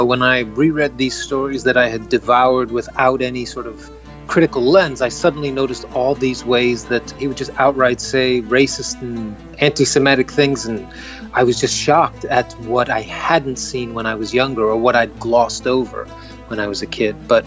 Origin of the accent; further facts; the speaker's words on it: Queens, New York, United States; And I'm a kid from Queens, New York.